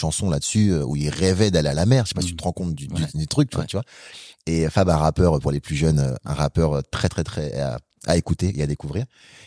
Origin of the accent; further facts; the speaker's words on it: Épinay-sur-Seine, Île-de-France, France; Donc moi, je viens d'Épinay-sur-Seine, une ville à côté de Saint-Denis.